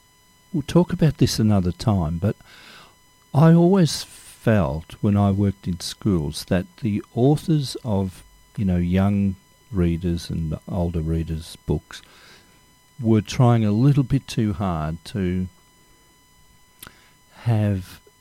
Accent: Australia; As Australians, I don't know whether we have that pleasure as much as English people do of recognising familiar places in our books and films.

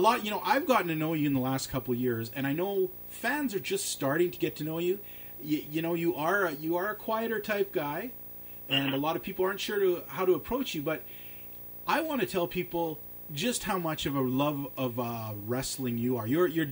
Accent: Alberta, Canada; I'm from Alberta, where I was raised

